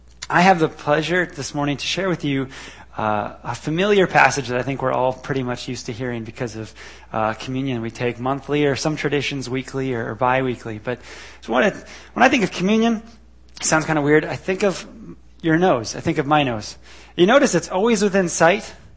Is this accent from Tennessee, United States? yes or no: no; Illinois, United States; I grew up in Lutheran Church, Missouri Synod, most of my life near Chicago.